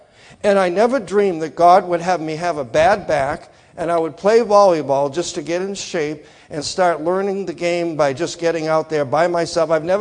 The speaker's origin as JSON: {"language": "English", "region": "Massachusetts", "country": "United States", "said": "I'm from Massachusetts, we parked the car up there, and Boston area, you'll probably notice that as I speak."}